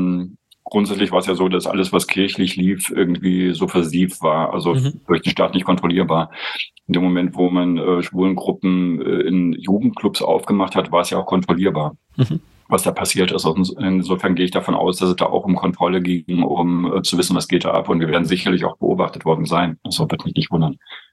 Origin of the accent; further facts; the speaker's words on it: East Germany, Germany; ich als Ossi